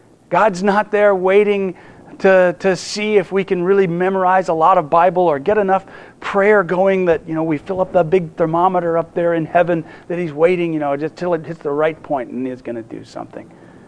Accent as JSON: {"language": "English", "country": "United States", "said": "makes me glad I'm an American"}